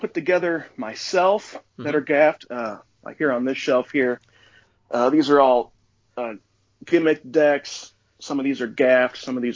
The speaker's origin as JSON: {"language": "English", "town": "St. Louis", "region": "Missouri", "country": "United States", "said": "And I'm actually from the St. Louis area, and so I would always hang out with at Gibbles Magic Shop down there on the Landing."}